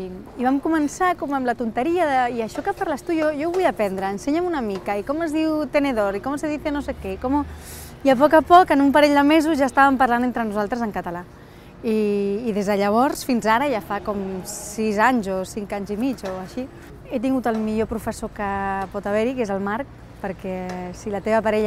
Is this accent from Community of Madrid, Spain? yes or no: yes; Madrid, Community of Madrid, Spain; Catalan is a second language; soc de Madrid, però bueno, què? No, res, que soc de Madrid, però bueno, ho parlo una mica.